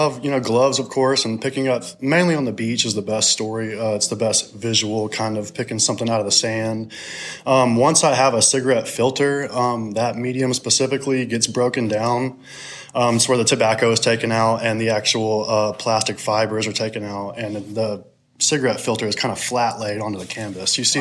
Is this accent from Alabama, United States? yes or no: yes; Gulf Shores, Alabama, United States; So I'm from Gulf Shores originally